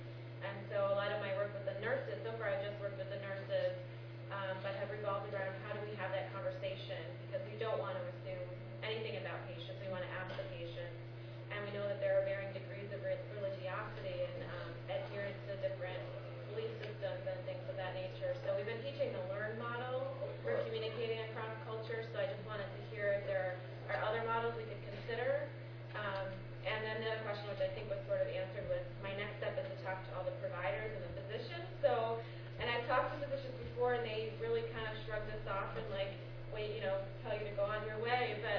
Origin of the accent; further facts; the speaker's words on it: Detroit, Michigan, United States; I am from Detroit, from Henry Ford Health System